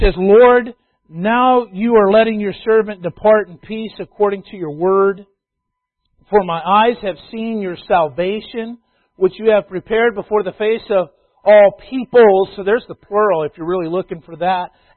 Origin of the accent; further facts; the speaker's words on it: United States; well, sure, you know, I'm an American.